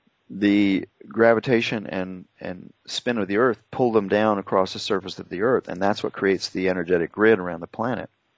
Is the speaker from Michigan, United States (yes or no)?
no; New Smyrna Beach, Florida, United States; that ley line comes right through my hometown here in New Smyrna Beach.